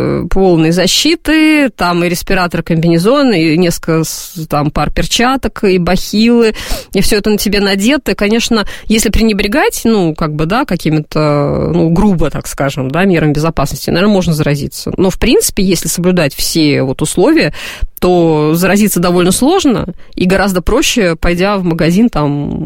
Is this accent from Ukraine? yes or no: no; Minsk, Belarus; и я вот родом из Минска, нас привезли в Ленинград.